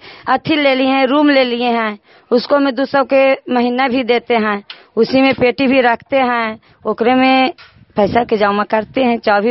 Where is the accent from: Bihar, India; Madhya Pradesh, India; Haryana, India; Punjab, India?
Bihar, India; Kajichak; काजीचक के रहने वाला हूँ।